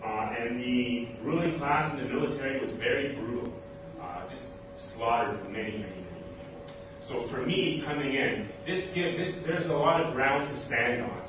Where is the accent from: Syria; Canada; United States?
Canada; I'm from Canada, so a lot of this is new.